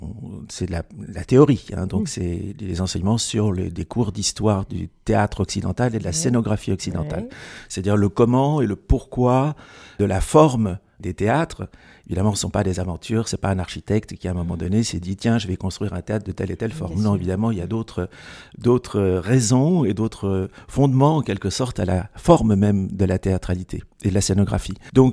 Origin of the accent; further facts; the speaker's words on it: Paris, Île-de-France, France; born there; je suis né à Paris, j'ai toujours eu mon activité à Paris, théâtrale bien sûr.